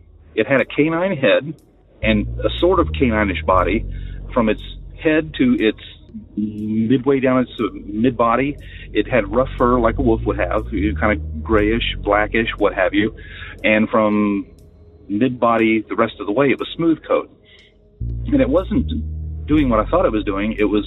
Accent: West Virginia, United States; I'm from West Virginia, so I used to drive from Upper Michigan to West Virginia on leave.

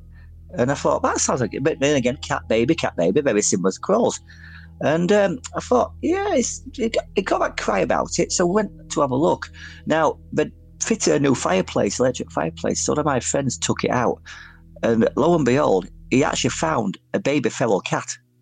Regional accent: Featherstone, Yorkshire and the Humber, United Kingdom; also born or lived in Wakefield; where I grew up in Featherston, you've got Pontefract next door to Wakefield. Now, Wakefield, where I used to live

